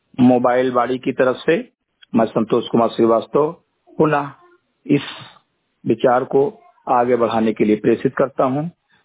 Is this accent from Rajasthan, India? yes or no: no; Uttar Pradesh, India; ग्राम सभा संजय गटेही विकासखंड मेनपुरवा जनपद बहराई का मूल निवासी हूँ